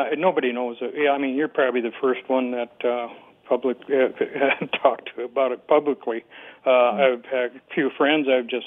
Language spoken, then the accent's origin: English; Mobridge, South Dakota, United States; Yeah, I'm originally from Mobridge.